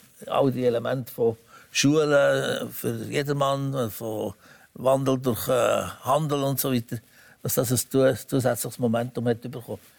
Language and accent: German; Switzerland; Und da kann man als Schweizer nur sagen